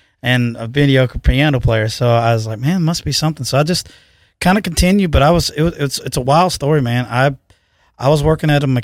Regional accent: Chelsea, Alabama, United States; now in Birmingham, United States; Well, I grew up in Chelsea, Alabama.

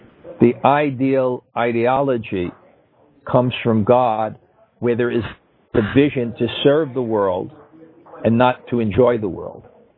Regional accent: Brooklyn, New York, United States; born there; because I was born in Brooklyn, and I actually became attached to concrete.

